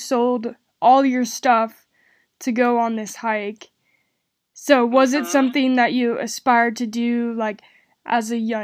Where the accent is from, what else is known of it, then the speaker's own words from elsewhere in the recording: Colorado, United States; I'm from Colorado, and I've traveled quite a bit.